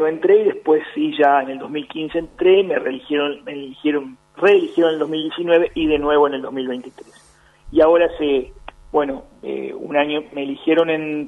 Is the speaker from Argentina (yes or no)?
yes; Rafaela, Santa Fe, Argentina; yo soy de la ciudad de Rafaela, provincia de Santa Fe, y soy el presidente del Consejo Municipal de la ciudad.